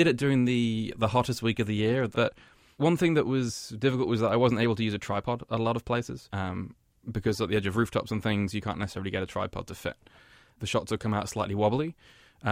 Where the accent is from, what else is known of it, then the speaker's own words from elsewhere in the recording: Nottingham, East Midlands, United Kingdom; moved away as an adult; also born or lived in Kent / Liverpool; now in New York, United States; I'm from the UK. I was born in Kent and grew up in Nottingham, and I was living in Liverpool before I came over here 2.5 years ago.